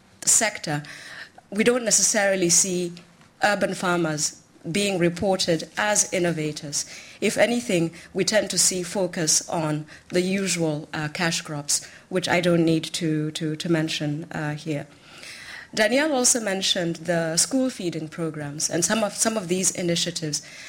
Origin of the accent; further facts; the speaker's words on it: Nairobi, Kenya; the work being done by urban farmers in slums such as Kibera, which is in my hometown, and indeed it is being reported as one of the largest slums, if not the largest slums, in Africa.